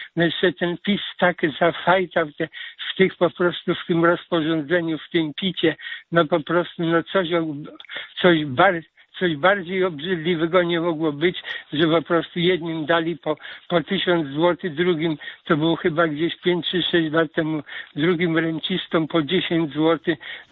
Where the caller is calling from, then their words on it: Łódź, Łódź Voivodeship, Poland; dzwonię z Łodzi